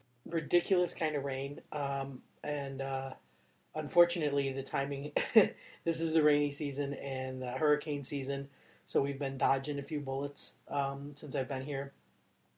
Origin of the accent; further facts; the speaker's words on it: Florida, United States; now in United Kingdom; Normally, I'm coming to you from just outside of London in the lovely UK, but I am back in my hometown in South Florida, and I am right now at my mother's house